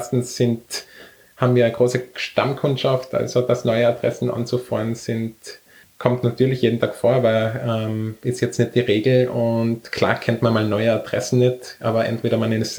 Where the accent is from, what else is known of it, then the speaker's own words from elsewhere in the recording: Tyrol, Austria; Ich komme aus Tirol, da waren ein bisschen zu viel Berge fürs Rennradfahren.